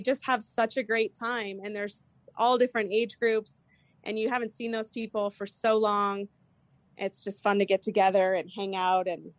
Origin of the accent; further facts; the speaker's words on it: Carbondale, United States; But the fair has been a huge part of our life growing up in Carbondale.